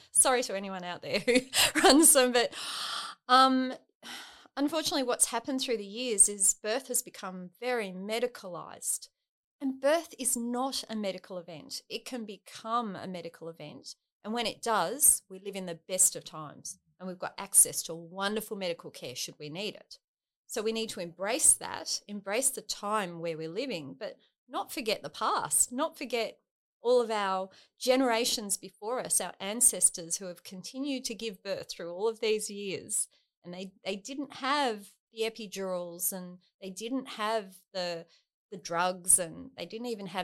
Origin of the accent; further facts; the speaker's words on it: Gold Coast, Queensland, Australia; also born or lived in Sydney; I was born in Sydney, but I grew up on the Gold Coast. So we moved to the Gold Coast when I was only a little kid. And I've grown up on the Gold Coast and then university in Brisbane. So most of my life I've lived around here.